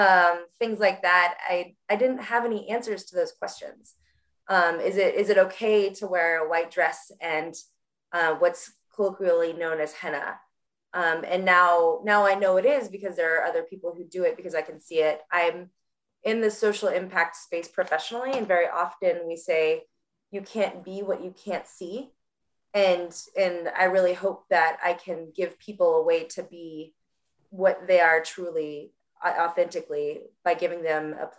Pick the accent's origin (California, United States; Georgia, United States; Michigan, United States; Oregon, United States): Georgia, United States; Atlanta; I was born and raised here in Atlanta, but have a long history here in the American South.